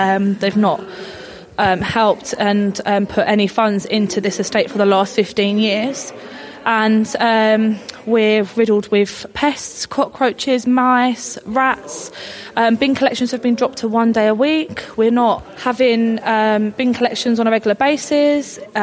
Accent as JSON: {"language": "English", "town": "Barnet", "region": "London", "country": "United Kingdom", "tie": "born or raised there", "said": "we've all born and bred in Barnet, lived here."}